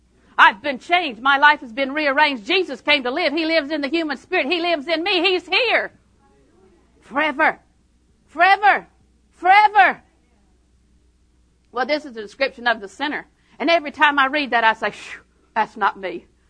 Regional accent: Auburndale, Florida, United States; also born or lived in Winter Haven / Lakeland; You know, I was born in the Winter Haven Hospital. Winter Haven's my mother's home. I was raised in Auburndale. Lived in Lakeland for many years.

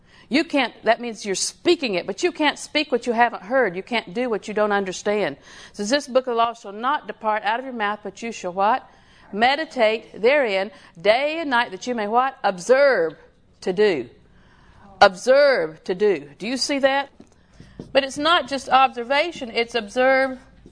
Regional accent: Winter Haven, Florida, United States; I was born in Winter Haven Hospital, so you know I've been here all my life.

